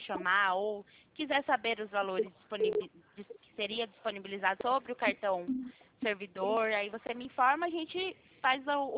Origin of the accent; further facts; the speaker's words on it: São Paulo, Brazil; eu sou de outro estado. Eu sou do estado de São Paulo.